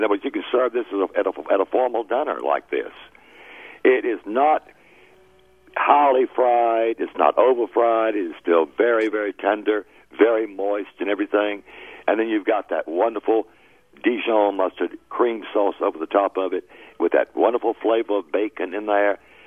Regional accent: Charlotte, North Carolina, United States; Well, Faith, I grew up catching catfish near Charlotte, North Carolina, at the Catawba Revel.

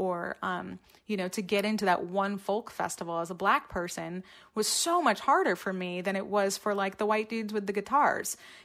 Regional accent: Randolph, Vermont, United States; I grew up in Randolph, Vermont. I went to high school there.

